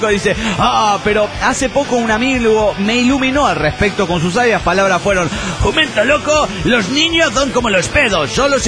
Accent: Caracas, Capital District, Venezuela; de Caracas, Venezuela.

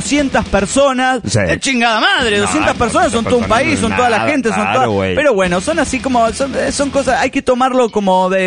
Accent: Mexico City, Mexico; del DF mexicano.

